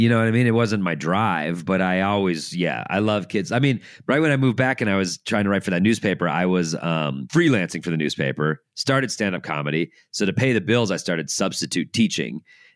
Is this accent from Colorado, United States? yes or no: yes; Denver, Colorado, United States; Yeah, I'm born and raised in Denver. I lived a bunch of other places, but I kept coming back.